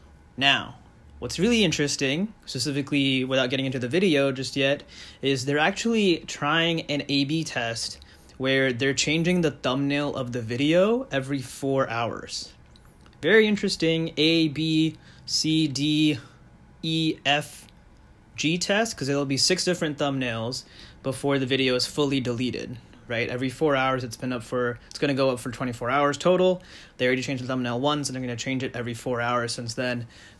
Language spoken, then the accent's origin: English; Phoenix, Arizona, United States; They had many battles with my hometown Phoenix Suns. And even though I don't like the Spurs, just based on the history they have with my hometown NBA team, the Phoenix Suns